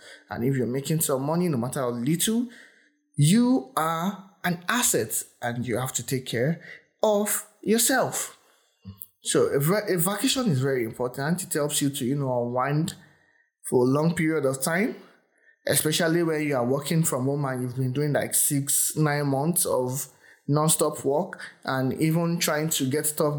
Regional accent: Nigeria; accent: Nigerian; I know I'm Nigerian, and if you're listening from the US, Canada, Australia, I hope you understand my accent. I know I have an accent. Nigerian English is an English.

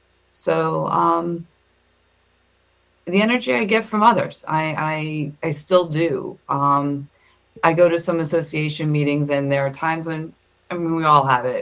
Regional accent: New York, United States; being a New Yorker, we graduated at 6.

